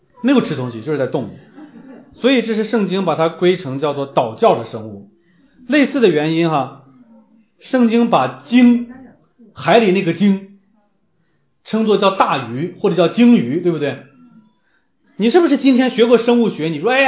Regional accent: China; 大家知道我们中国人最爱吃猪

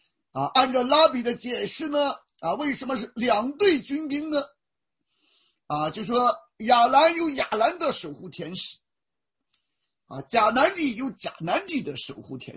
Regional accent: Shandong, China; 在中国，像我在草根阶层长大啊，小的时候逃犯啊，在村子里啊，到县城啊，到北京

